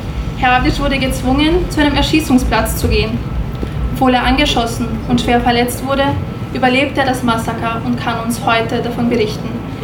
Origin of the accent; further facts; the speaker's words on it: Srebrenica, Republika Srpska, Bosnia & Herzegovina; Ich komme aus Srebrenica